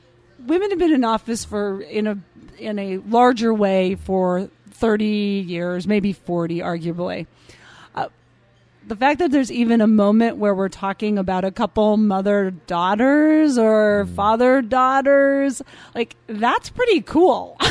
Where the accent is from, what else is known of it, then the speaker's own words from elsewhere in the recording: Montana, United States; I grew up as I think I mentioned earlier, I grew up in Montana, mm-hmm. so there's a lot of country music